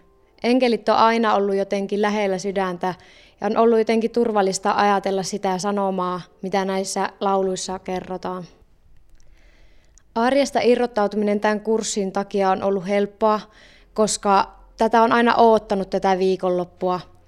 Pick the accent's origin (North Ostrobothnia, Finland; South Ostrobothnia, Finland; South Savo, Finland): North Ostrobothnia, Finland; Kempele; mä oon Kempeleestä